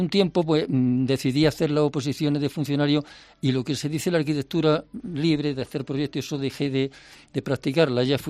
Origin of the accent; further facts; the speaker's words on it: Jaén, Andalusia, Spain; mi padre y mi madre no eran de Jaén ninguno, y sin embargo, digamos, los dos se afianzaron en esta tierra y todos somos de Jaén, y sin embargo seguimos pensando que tenemos un origen poco en Cantabria, que es donde padre y abuelo de mi madre eran de allí